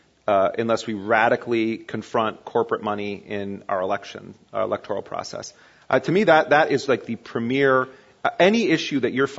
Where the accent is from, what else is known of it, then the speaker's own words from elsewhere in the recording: United States; And that's sad for me to say that as an American